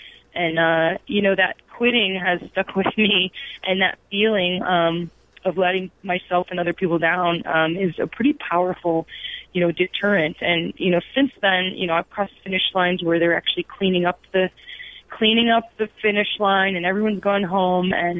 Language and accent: English; Midwest, United States; very different from growing up in the Midwest and, you know, and working out indoors.